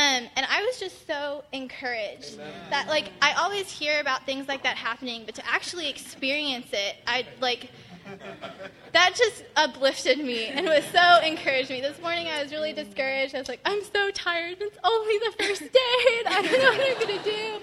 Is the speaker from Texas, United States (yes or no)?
yes; Texas, United States; I'm from Texas. I'm a student from Texas.